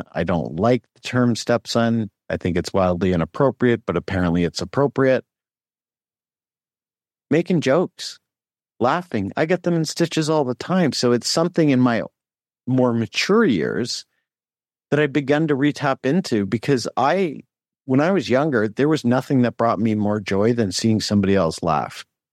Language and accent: English; Oakville, Ontario, Canada; we grew up in Oakville, just outside of Toronto